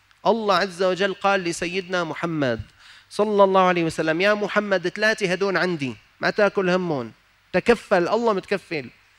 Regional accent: Syria; عندنا في سوريا

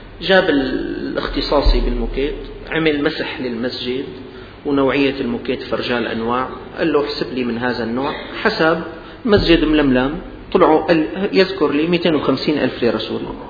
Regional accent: Syria; هذه الأمطار الشديدة التي نزلت عندنا في الشام وفي المحافظات الأخرى

